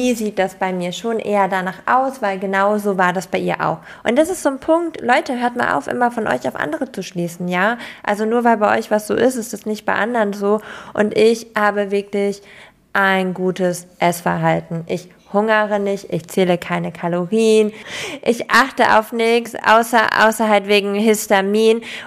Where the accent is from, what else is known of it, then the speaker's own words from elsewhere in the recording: Lower Saxony, Germany; Ich komme ja aus Ostfriesland und wir hatten da ja Zara und so gar nicht so in unmittelbarer Nähe.